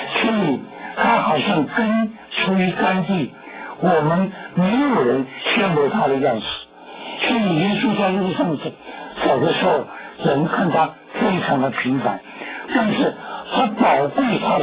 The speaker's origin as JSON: {"language": "Chinese", "country": "China", "said": "所以我们中国人呢，形容那些男孩子啊，有三个字"}